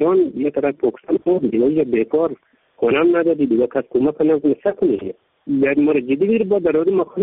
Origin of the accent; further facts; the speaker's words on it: Baghlan, Afghanistan; also born or lived in Pakistan / Iran; این مهاجرین بغلان مرکزی 4000 خانه از پاکستان و از ایران آمدیم،